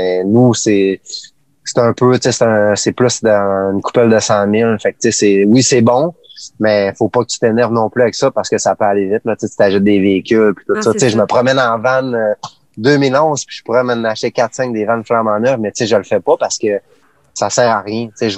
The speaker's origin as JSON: {"language": "French", "region": "Quebec", "country": "Canada", "said": "je viens du Lac-Saint-Jean, puis j'ai réussi à réaliser mon rêve d'être champion"}